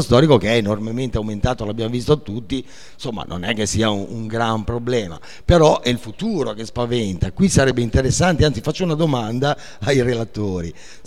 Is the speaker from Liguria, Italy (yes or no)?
yes; Genoa, Liguria, Italy; boh, da genovese mi viene in mente